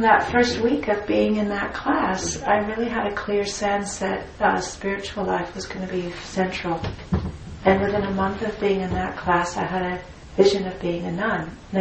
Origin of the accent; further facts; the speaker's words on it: Burbank, California, United States; born there; So I was born in Los Angeles. I was born in Burbank, California, and escaped at the first opportunity and went to UC Santa Cruz and studied there.